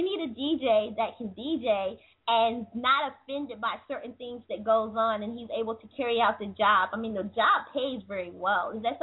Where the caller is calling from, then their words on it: New York, United States; I'm calling you from New York.